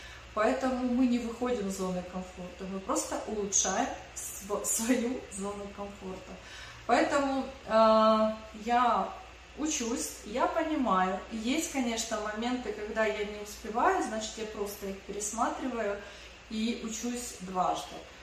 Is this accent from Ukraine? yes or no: yes; Ukraine; И это не связано с тем, что я с Украины